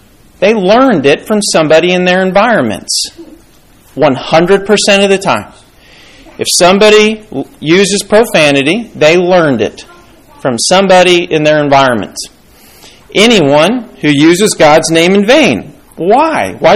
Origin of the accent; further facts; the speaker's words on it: Kansas City, United States; I grew up in the Kansas City area, and you know what you call a caffeinated beverage in Kansas City?